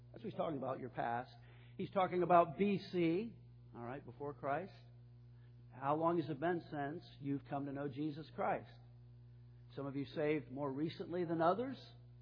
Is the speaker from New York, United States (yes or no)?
no; California, United States; And I'm like, I'm from California.